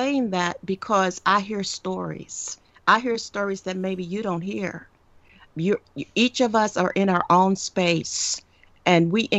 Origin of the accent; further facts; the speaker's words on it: the South, United States; People in the North don't see that, but we in the South do see it.